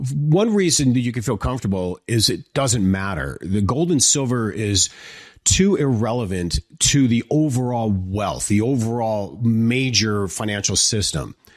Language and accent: English; Detroit, Michigan, United States; I'm from Detroit originally.